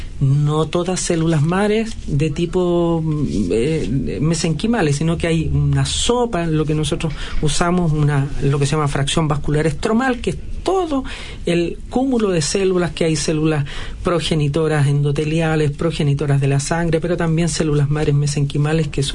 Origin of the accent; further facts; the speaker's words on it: Chile; Tenemos las capacidades, los chilenos, de hacerlo. Yo viajé, aprendí afuera, pero lo aplico en mi país